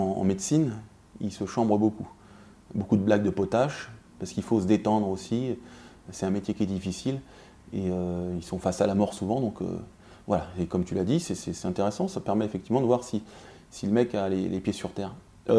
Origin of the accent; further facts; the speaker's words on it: Paris, Île-de-France, France; Je viens de Paris